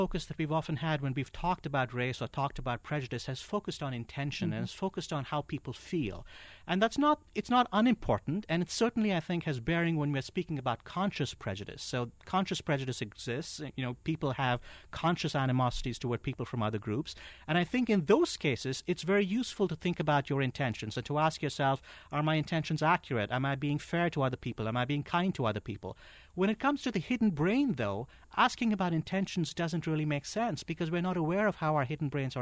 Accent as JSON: {"language": "English", "country": "India", "tie": "born or raised there", "said": "when I grew up in India, religion was a really big deal"}